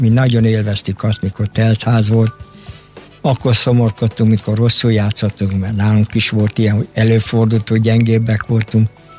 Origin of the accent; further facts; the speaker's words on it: Budapest, Hungary; Én pesti gyerek vagyok, én is tudom, hogy mit kell megdolgozni.